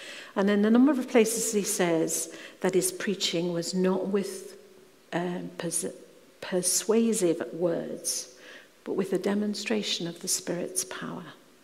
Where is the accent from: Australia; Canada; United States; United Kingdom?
United Kingdom; God knows that we are British